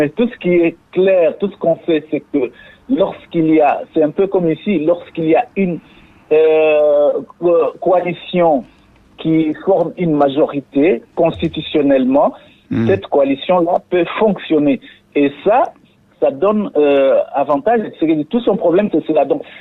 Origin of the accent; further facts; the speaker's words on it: DR Congo; En tant que Congolais, nous savons comment ça se passe.